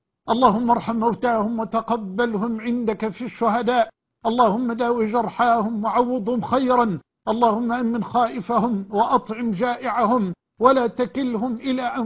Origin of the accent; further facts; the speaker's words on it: Egypt; بلدنا مصر